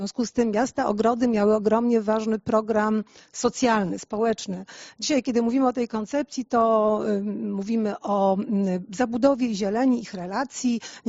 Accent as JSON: {"language": "Polish", "town": "Gdańsk", "region": "Pomeranian Voivodeship", "country": "Poland", "said": "Ja jak studiowałam, to się uczyłam o Poznaniu, jestem gdańszczanką."}